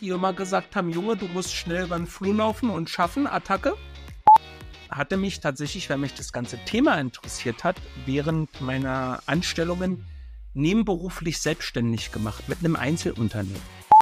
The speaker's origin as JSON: {"language": "German", "region": "Berlin", "country": "Germany", "tie": "born or raised there", "lives_now": "Schönefeld, Germany", "said": "Und dort in der Nähe bin ich beheimatet. Seit 2014. Vorher bin ich in Berlin aufgewachsen. Wir sind Brandenburger geworden."}